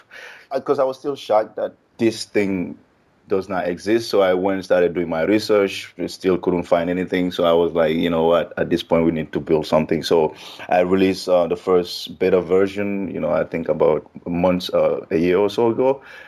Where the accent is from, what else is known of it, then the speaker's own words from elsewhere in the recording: Guinea; moved away; I'm originally from Guinea, right? So, and having been in this country for so long